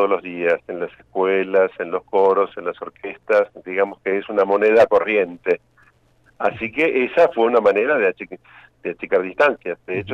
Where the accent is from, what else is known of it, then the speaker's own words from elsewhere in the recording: Uruguay; yo estudié en Argentina, soy uruguayo, pero estudié en el Conservatorio Juan José Castro de La Lucila, en provincia de Buenos Aires.